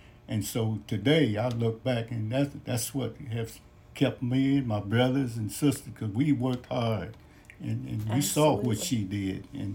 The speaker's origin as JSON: {"language": "English", "town": "Decatur", "country": "United States", "tie": "born or raised there", "said": "I grew up in Decatur, on the south side of Decatur. And Mueller Park was right across the street from our house."}